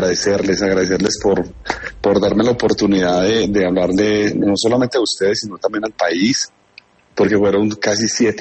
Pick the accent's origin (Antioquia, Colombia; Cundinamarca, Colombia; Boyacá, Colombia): Antioquia, Colombia; Bello; also born or lived in Ituango; Yo soy del municipio de Bello, nací en Ituango, pero me hice mi vida en Bello. Bello me adoptó como hijo